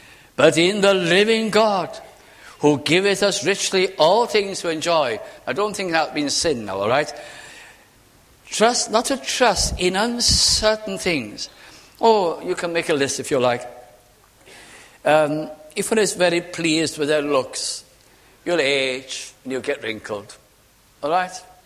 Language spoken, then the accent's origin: English; Bolton, North West England, United Kingdom; had been to some function in my hometown in South Lancashire.